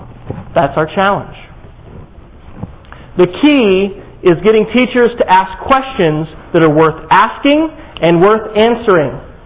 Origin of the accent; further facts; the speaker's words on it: Manhattan, Kansas, United States; I was very fortunate when I grew up in Manhattan, Kansas, to have a physics teacher that was all about hands-on learning.